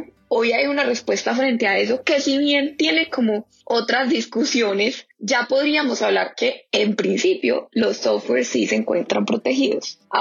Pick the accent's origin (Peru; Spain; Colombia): Colombia; soy colombiana y actualmente vivo en Medellín, Colombia. Tengo 23 años